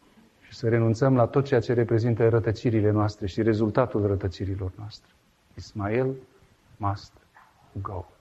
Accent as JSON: {"language": "Romanian", "region": "Bucharest", "country": "Romania", "said": "La noi, la margine de București, se spune de bășcălie."}